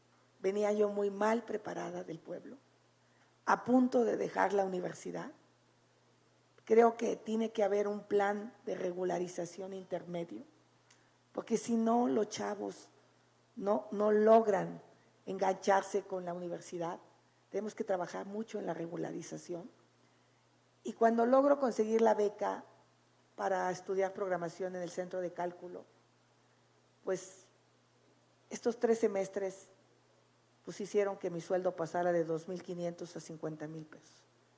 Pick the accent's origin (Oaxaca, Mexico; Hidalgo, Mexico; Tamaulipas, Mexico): Hidalgo, Mexico; moved away; Yo tampoco regresé a Hidalgo y tampoco regresé a mi pueblo